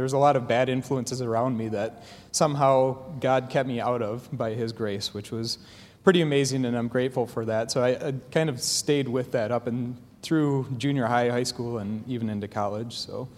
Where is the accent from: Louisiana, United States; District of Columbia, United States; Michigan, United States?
Michigan, United States; Taos; I was born and raised in Taos, Michigan, which is right up over here in the Michigan map.